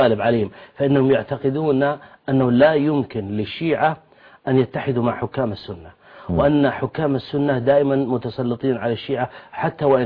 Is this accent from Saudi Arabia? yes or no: yes; Saudi Arabia; فأنا مواطن سعودي أجوب المملكة من شمالها إلى جنوبها إلى شرقها إلى غربها،